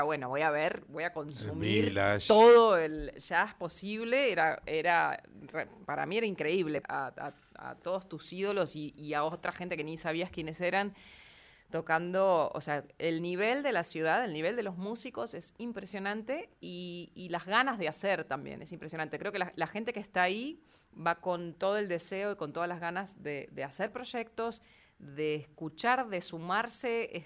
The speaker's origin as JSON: {"language": "Spanish", "country": "Argentina", "moved": "yes", "said": "No era música que a mí me interesara cantar, digamos, hasta que me fui de Argentina, cosa que pasa bastante frecuentemente."}